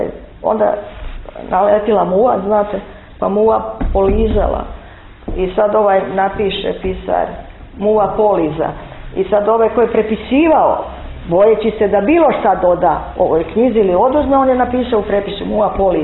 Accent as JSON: {"language": "Serbian", "country": "Serbia", "said": "Ja sam iz Srbije."}